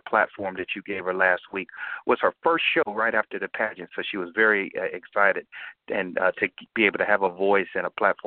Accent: Gary, Indiana, United States; I come from Gary, Indiana, and it was the murder capital of the world for 7 years in a row as I was coming up.

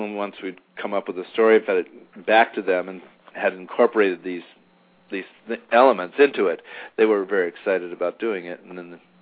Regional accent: Illinois, United States; I grew up in Illinois, and I was left alone in the house while my parents were out

